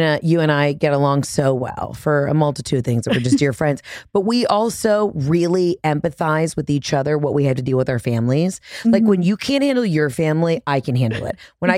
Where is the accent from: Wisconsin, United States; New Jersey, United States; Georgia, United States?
Georgia, United States; Atlanta; I mean, I'm from Atlanta.